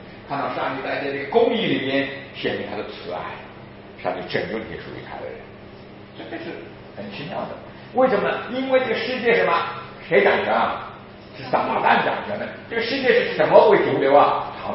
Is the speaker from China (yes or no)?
yes; China; 所以到中国到现在我们中国人都是什么？种地的不好，种地的地位不高，对不对啊？